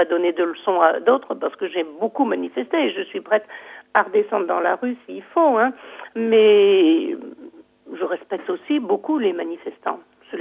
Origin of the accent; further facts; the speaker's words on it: Hauts-de-France, France; je suis originaire et que j'habite, je suis députée du Pas-de-Calais.